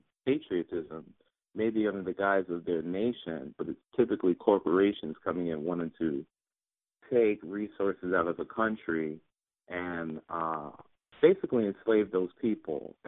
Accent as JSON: {"language": "English", "town": "Brooklyn", "region": "New York", "country": "United States", "tie": "born or raised there", "said": "I was born in Brooklyn, Flatbush, Brooklyn, to be exact. I went to Canarsie High School. It was a very militaristic experience being there."}